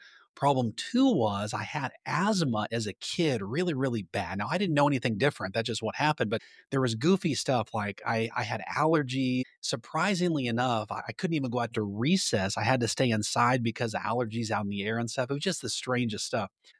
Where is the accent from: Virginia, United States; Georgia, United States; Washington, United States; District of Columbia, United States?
Washington, United States; Bellingham; So I actually born and raised in Washington State. I was born in a city called Bellingham, Washington, up in the far Pacific Northwest, kind of the tip corner up there. And interestingly enough, we moved six times before the sixth grade.